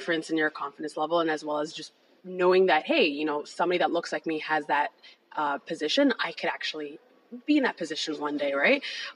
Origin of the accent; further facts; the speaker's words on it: Ottawa, Ontario, Canada; So I was born and raised here in Ottawa.